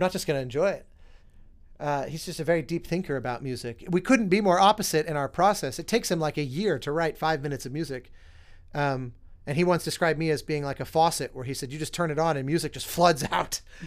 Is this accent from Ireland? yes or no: no; Colorado, United States; Because I was definitely told those same things growing up in Colorado. I was the only composer anybody ever met.